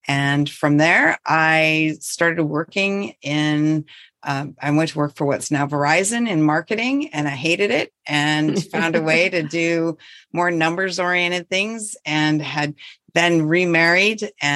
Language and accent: English; Montana, United States; So I'm born and raised in North Central Montana from a tiny farming and ranching community. So I'm a country girl at heart.